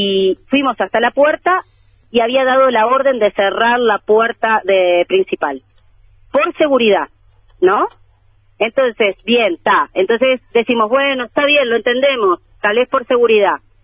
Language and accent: Spanish; Uruguay; yo como artista uruguaya